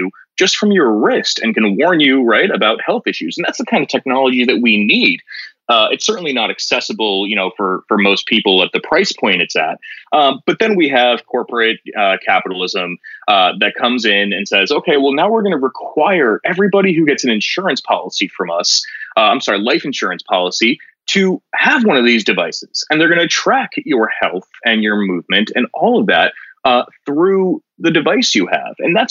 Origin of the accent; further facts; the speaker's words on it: Connecticut, United States; Senator Richard Blumenthal from Connecticut, you know, my home state here